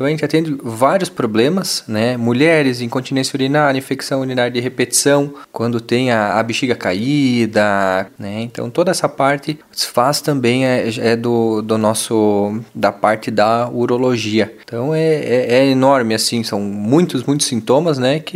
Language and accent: Portuguese; Chapecó, Santa Catarina, Brazil; born there; also born or lived in Campos Novos; Eu nasci em Chapecó, mas morei por muitos anos aqui em Campos Novos, né?